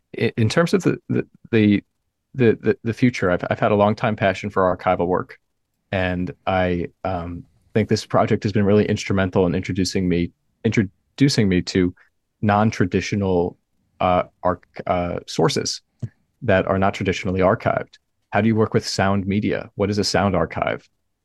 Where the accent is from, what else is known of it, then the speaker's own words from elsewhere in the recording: Connecticut, United States; I'm from Northern Connecticut.